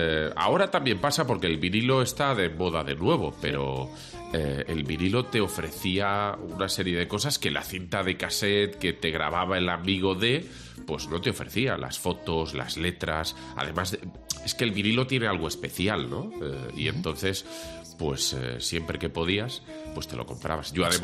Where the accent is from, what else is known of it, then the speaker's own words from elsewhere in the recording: Sant Boi de Llobregat, Catalonia, Spain; Pero esto ya era la gente de pasta, que yo soy de San Boy.